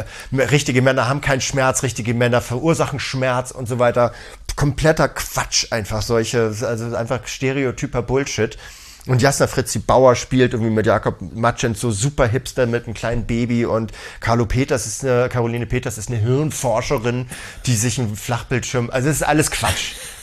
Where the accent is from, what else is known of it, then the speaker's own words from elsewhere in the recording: Hamburg, Germany; Wir sind aus Hamburg. Ich habe noch nie in Berlin gelebt.